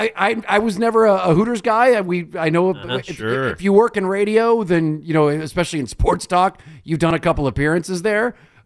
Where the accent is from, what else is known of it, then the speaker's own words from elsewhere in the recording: Atlanta, Georgia, United States; I when I was a little kid, I grew up in Atlanta